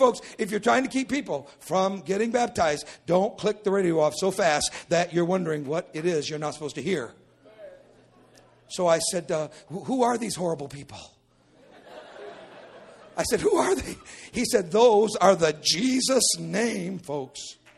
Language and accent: English; Arkansas, United States; also born or lived in Michigan; So now my folks live in Arkansas, and that's where I was raised. I was born in Michigan, but I'd lived in Arkansas my whole life. And I consider Arkansas my home.